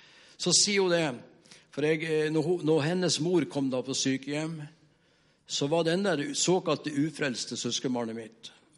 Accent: Mo i Rana, Nordland, Norway; Jeg er fra Mo i Rana, og ut forbi Mo i Rana, et lite sted, 2 mil nord for Mo i Rana, hvor jeg hadde onkel og tante, og så 3 søskenbarn, 3 jenter. Så når jeg var sommerferie, så flyttet jeg fra byen opp der.

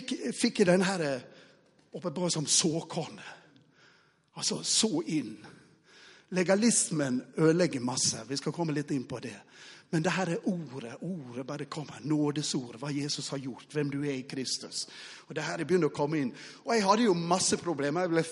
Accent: Western Norway, Norway; jag kommer från Västland, så nynorsk bibel är ju grundtexter, det vet jag här.

